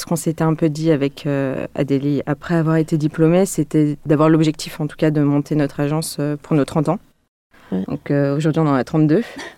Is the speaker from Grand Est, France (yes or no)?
no; Lyon, Auvergne-Rhône-Alpes, France; Donc moi, je suis lyonnaise aussi.